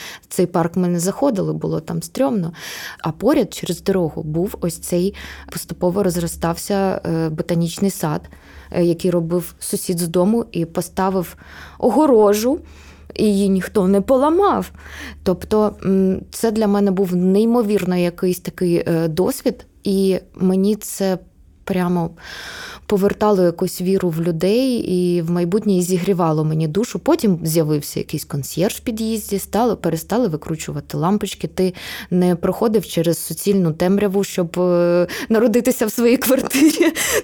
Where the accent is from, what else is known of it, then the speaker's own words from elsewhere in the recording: Kyiv, Ukraine; то я ж сама з Троєщини.